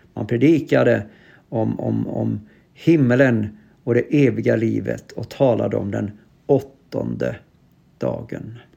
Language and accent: Swedish; Västra Götaland County, Sweden; Jag är ju västgöte från födseln och har rört mig en hel del i olika kyrkor